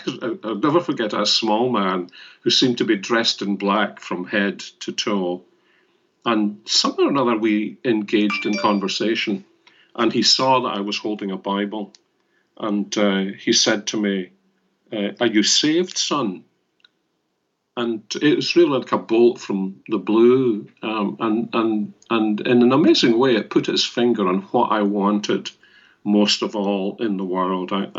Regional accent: Glasgow, Scotland, United Kingdom; I was born and brought up in Glasgow, although my family comes from the north of Scotland. Born in the east end of Glasgow, went to school there. Didn't leave Glasgow until I went away to university.

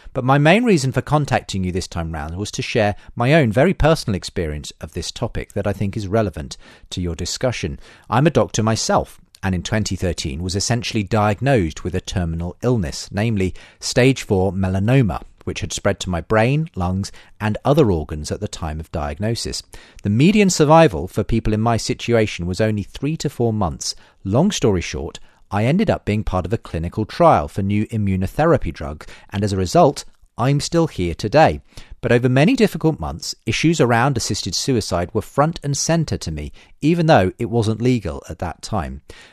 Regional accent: Queensland, Australia; I'm from Australia, so as one of your many international listeners.

